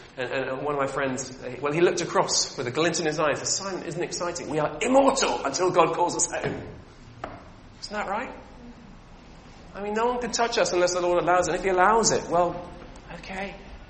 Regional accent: United Kingdom; And I'm speaking as a Brit. Most of us in this room are Brits, aren't we?

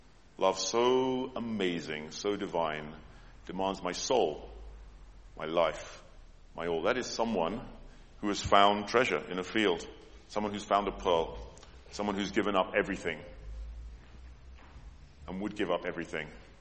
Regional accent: United Kingdom; I'm British.

